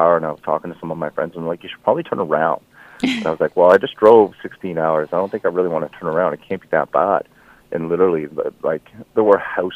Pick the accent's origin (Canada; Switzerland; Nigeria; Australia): Canada; Gatineau, Quebec; first language fr; English is a second language; also born or lived in Calgary; now in Nashville, United States; I grew up in Ottawa, just actually on the Quebec side, so French was my first language.